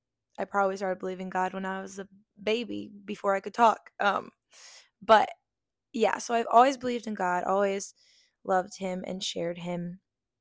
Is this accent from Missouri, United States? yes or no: yes; St. Louis, Missouri, United States; also born or lived in Kirksville; I was born in Kirksville, Missouri, which is a small little town. And only lived there for 3 years. And then I moved here to St. Louis and I've lived here my whole life, ever since.